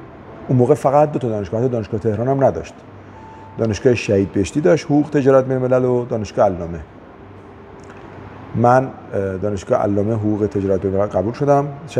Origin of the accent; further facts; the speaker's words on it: Iran; گفتیم ما پرزیان هستیم، یعنی ایرانی هستیم